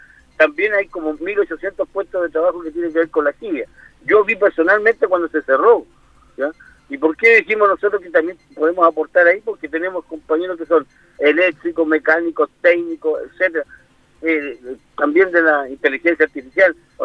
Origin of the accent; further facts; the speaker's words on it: Chile; Hace lo que hace y llega a un resultado negativo para nuestra zona y nuestro país de Chile.